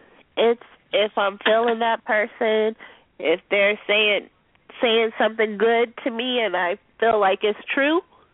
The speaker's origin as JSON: {"language": "English", "region": "California", "country": "United States", "said": "I'm from California."}